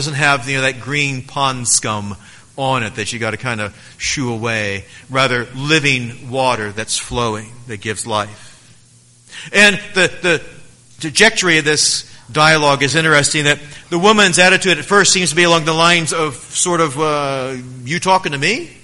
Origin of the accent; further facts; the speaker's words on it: Oklahoma City, Oklahoma, United States; at least where I grew up in Oklahoma City, they would do that Monday through Friday.